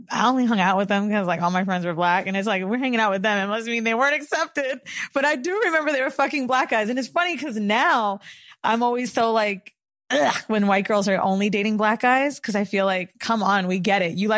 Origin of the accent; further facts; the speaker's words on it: Florida, United States; now in New York, United States; But I'm from Florida, and like down there, it's just very racially tense. And when I moved to New York, I was like, oh, wow.